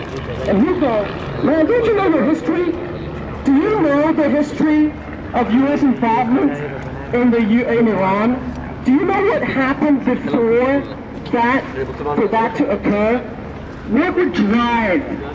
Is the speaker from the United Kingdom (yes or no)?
yes; England, United Kingdom; also born or lived in Pakistan; now in United States; I grew up in England. I lived in Pakistan for about 5 years, then I moved here.